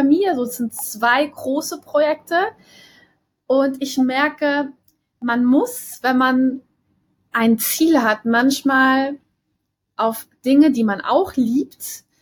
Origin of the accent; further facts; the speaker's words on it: Wittlich, Rhineland-Palatinate, Germany; aus Wittlich, da wo ich auch zur Schule gegangen bin, aus Rheinland-Pfalz.